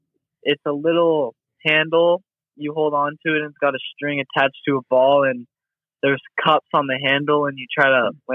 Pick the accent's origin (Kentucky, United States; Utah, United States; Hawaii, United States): Utah, United States; And, I think growing up in Utah, you know, I didn't have to worry about any of those